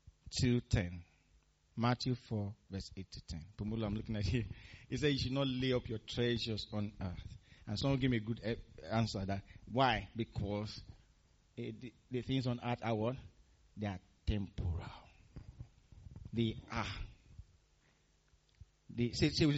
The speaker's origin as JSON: {"language": "English", "country": "Nigeria", "tie": "born or raised there", "said": "When I was growing up in Nigeria, I could never talk like this. Because we had sunshine all the time."}